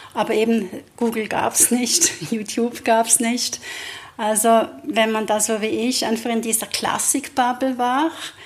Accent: Basel, Basel-Stadt, Switzerland; in diesem Umfeld, wo ich groß geworden bin, also ich komme ja aus Basel, das ist sehr calvinistisch

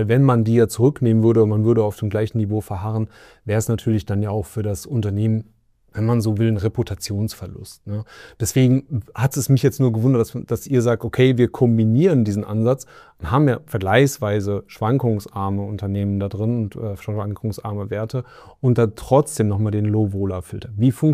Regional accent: Cologne, North Rhine-Westphalia, Germany; mich als Kölner

